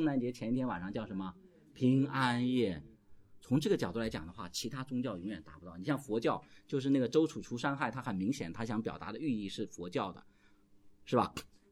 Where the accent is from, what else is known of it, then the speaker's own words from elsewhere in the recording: China; 我们中国人是很健忘的